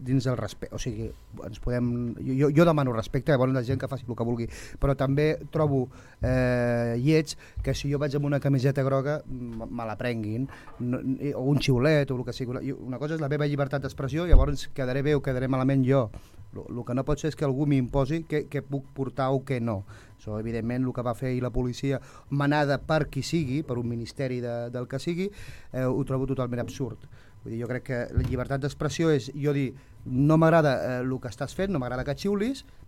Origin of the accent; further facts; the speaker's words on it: Catalonia, Spain; A mi m'agradaria, com a català que sóc, que respectés el meu himne